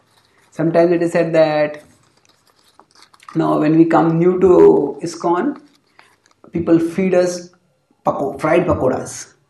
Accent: India; born there; Why is India great? Because I was born in India.

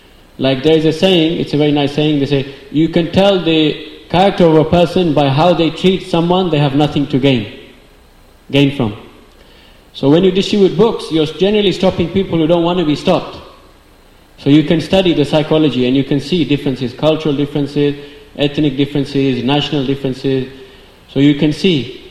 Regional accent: England, United Kingdom; I'm from England the same.

